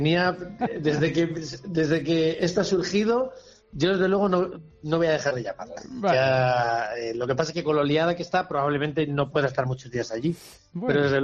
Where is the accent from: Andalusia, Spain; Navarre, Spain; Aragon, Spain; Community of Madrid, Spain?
Community of Madrid, Spain; Madrid; a raíz de volver a Madrid, que es mi ciudad natal, me establecí aquí con músicos con los que ya tocaba.